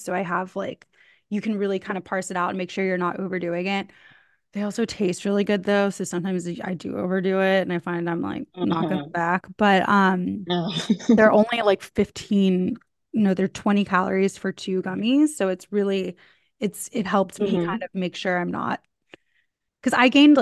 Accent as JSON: {"language": "English", "town": "Jacksonville", "region": "Florida", "country": "United States", "said": "Jacksonville."}